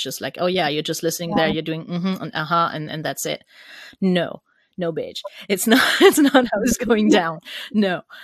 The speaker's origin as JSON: {"language": "English", "country": "Germany", "accent": "German", "second_language": "English", "said": "Sorry, truths or not. My German accent."}